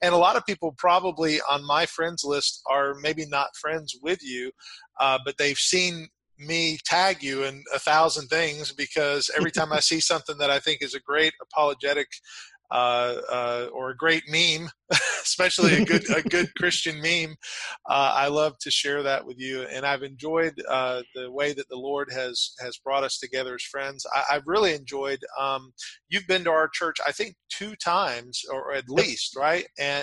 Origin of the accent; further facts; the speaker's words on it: Callahan, Florida, United States; also born or lived in Jacksonville; I was born in Jacksonville, and I've never Callahan is right outside of Jacksonville, is where I grew up.